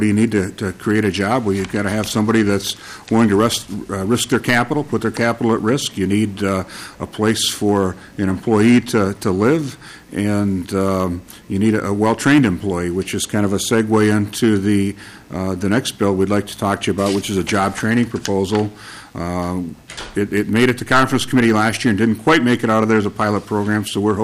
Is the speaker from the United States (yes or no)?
yes; Albert Lea, Minnesota, United States; So, for example, in my hometown of Albert Lea, I still own a tire store.